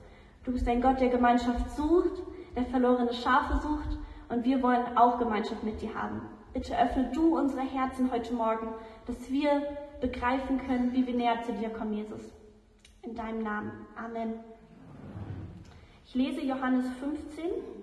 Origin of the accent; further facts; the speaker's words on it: Lower Saxony, Germany; now in Karlsruhe, Germany; ich bin 19 Jahre alt, ich komme eigentlich aus Niedersachsen, also ganz oben an der Nordsee, aber wohne im Moment in Karlsruhe bei der Bibelschule.